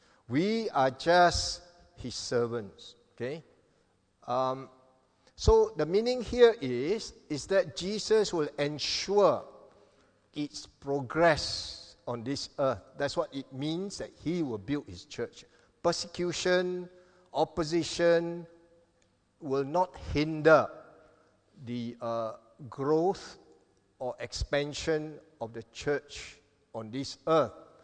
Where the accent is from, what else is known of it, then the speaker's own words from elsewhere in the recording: Kelantan, Malaysia; I come from the East Coast, Kelantan, so I ate a lot of salted fish.